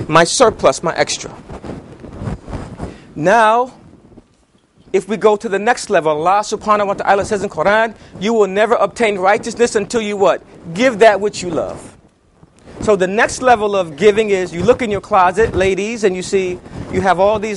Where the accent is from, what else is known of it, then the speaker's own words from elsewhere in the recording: England, United Kingdom; Remember, I'm English, my Arabic is sketchy.